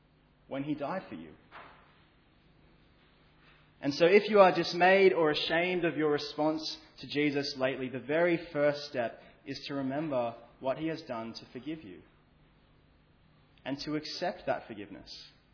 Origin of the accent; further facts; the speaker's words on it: New South Wales, Australia; I grew up in the Shire, right? So in 2016, I was living in the Shire.